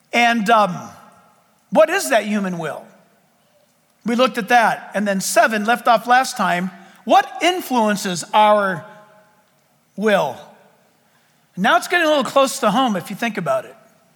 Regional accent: California, United States; I mean, you know, I'm speaking as a Californian.

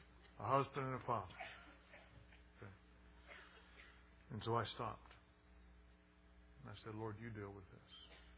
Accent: the South, United States; And I'm going to tell you what, the way I was raised in the South, you do not insult an adult.

